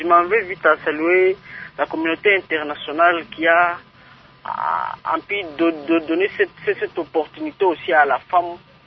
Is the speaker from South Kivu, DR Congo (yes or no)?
no; Kananga, Kasaï-Central, DR Congo; ici chez nous à Kananga